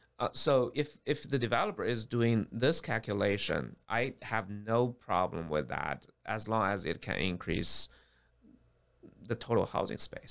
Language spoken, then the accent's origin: English; China; now in United States; I come from China.